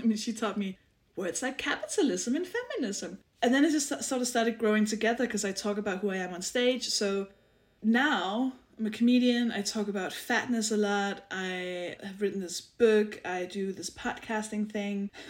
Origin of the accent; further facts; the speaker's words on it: Denmark; English is a second language; moved away as an adult; now in United Kingdom; I was born in Denmark